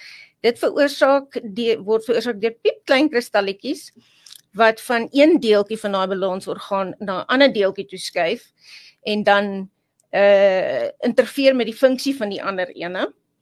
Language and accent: Afrikaans; Secunda, Mpumalanga, South Africa; ek het in Sekunda groot geword